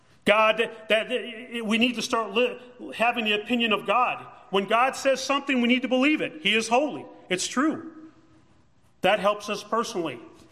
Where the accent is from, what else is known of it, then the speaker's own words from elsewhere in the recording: United States; Hey, I'm a Christian first. I'm an American second.